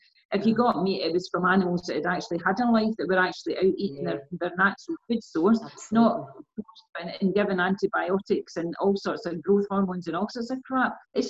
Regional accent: Wishaw, Scotland, United Kingdom; I mean, I grew up in Wishaw, and you know, when I was young, you only got salads in the summer.

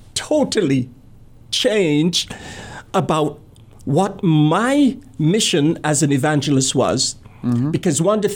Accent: Barbados; I'm from Barbados.

